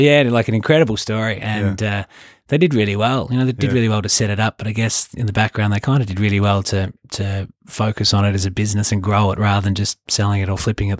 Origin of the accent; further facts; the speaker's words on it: Melbourne, Victoria, Australia; operating in my hometown of Melbourne that made me really think this is something I really want to do.